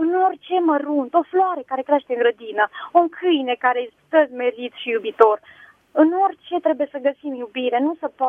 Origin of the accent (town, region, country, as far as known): Dej, Cluj County, Romania